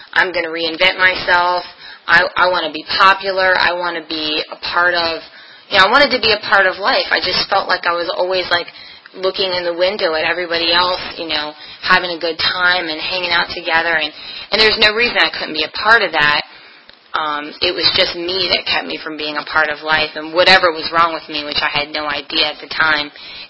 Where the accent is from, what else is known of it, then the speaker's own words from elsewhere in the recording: Maryland, United States; we grew up in Baltimore County, kind of right outside of the city, pretty small town